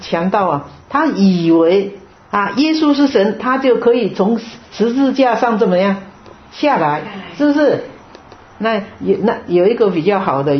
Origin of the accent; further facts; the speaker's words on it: China; 恶人有恶报。我们中国人是这么讲，对不对？